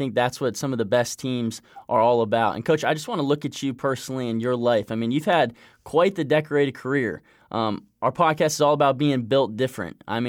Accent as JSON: {"language": "English", "town": "Lynchburg", "region": "Virginia", "country": "United States", "tie": "born or raised there", "said": "I grew up in Lynchburg, born and raised. I played baseball at Liberty for 4 years, so I've been to more Liberty football games than I can even remember."}